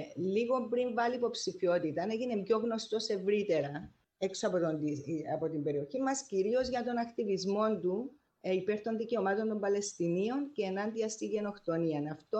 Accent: Cyprus; moved away as an adult; now in New York, United States; Εγώ κατάγομαι από την Κύπρο και ήρθα στη Νέα Υόρκη το 1981.

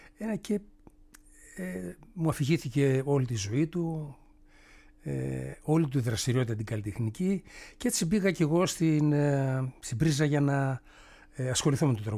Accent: Serres, Central Macedonia, Greece; Τότε λοιπόν την εποχή εκείνη στις Σέρες στην πατρίδα μου έπαιζα σε ένα μοντέρνο συγκρότημα

